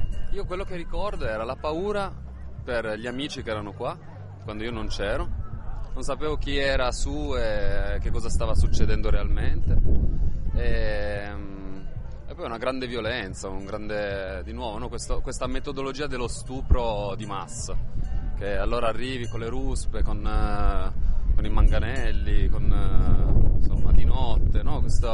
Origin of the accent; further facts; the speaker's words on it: Turin, Piedmont, Italy; Sono di Torino, però io la valle l'ho vissuta sempre, fin da quando ero bambino proprio